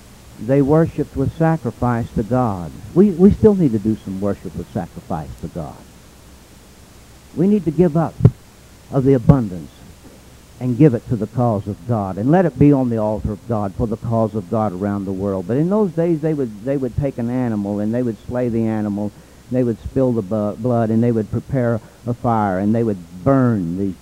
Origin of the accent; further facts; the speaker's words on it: Moore, Oklahoma, United States; I was born out in Oklahoma. Kathy was born in the same town I was born in Oklahoma City, and we moved out east of a little town called Moore, Oklahoma, out in the country.